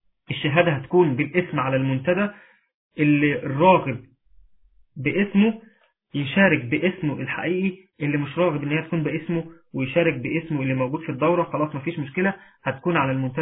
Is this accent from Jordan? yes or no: no; Egypt; وليكن زي ما عندنا في مصر حاجة اسمها كلية التجارة